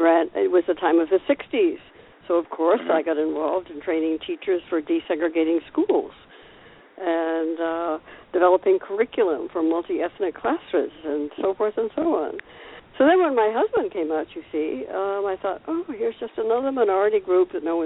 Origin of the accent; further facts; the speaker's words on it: Lexington, Massachusetts, United States; Well, I grew up in outside of Lexington, Massachusetts, where the Battle of Lexington happened and Paul Revere came and so forth.